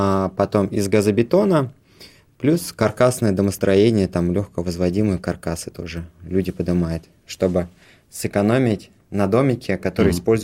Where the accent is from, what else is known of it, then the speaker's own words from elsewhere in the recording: Ufa, Bashkortostan, Russia; now in Crimea; В 2018 году я переехал в Крым из Башкирии, из Уфы.